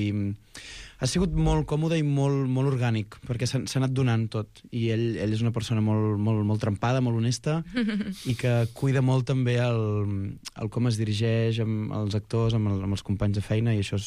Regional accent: Sant Feliu de Guíxols, Catalonia, Spain; jo sóc de Sant Feliu de Guíxols, i per tant també és com així poble de mar.

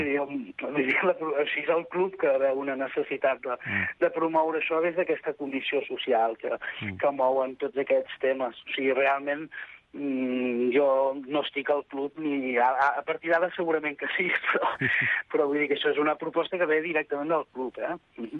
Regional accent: Manresa, Catalonia, Spain; Jo sóc de Manresa, vull dir que, en certa manera, és molt proper.

